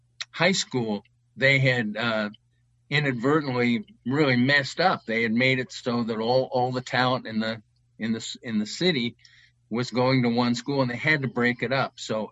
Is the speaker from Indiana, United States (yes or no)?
yes; Indiana, United States; Well, I grew up in Indiana, and it was always weird to me that there was a school that all blacks had to go to.